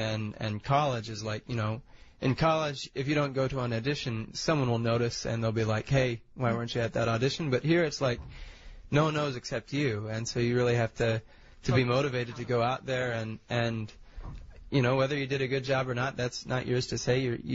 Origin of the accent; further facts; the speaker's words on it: Nebraska, United States; Yeah, I'm originally from South Central Nebraska, and I moved here last winter, actually last January.